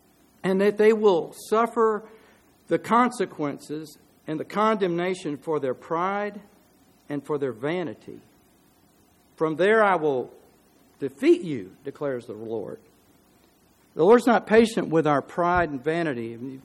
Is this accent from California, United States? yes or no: no; Tulsa, Oklahoma, United States; I grew up in Oklahoma, and back when we first moved out there, we were at the very edge of town in Tulsa, and there was just fields.